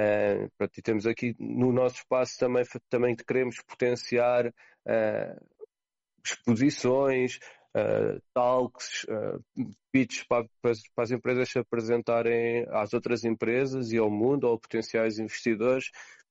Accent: Sintra, Lisbon, Portugal; Eu sou de Sintra.

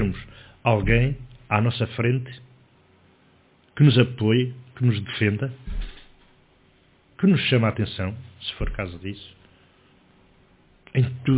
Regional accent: Portugal; nós somos portugueses, somos latinos e temos uma maneira de ser

